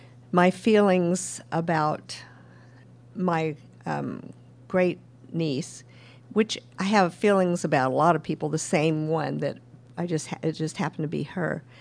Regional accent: Las Vegas, Nevada, United States; I'm from Las Vegas, and we kind of had a hairy trip here.

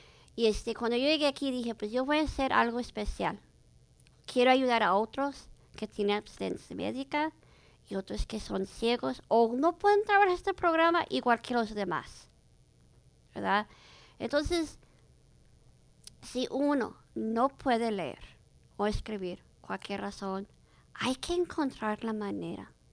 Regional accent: Santa Barbara, California, United States; soy de Santa Bárbara

